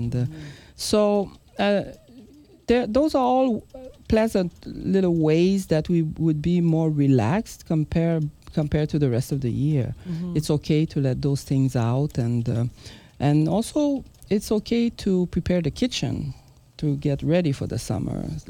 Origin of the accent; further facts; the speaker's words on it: Quebec City, Quebec, Canada; I'm from Quebec City.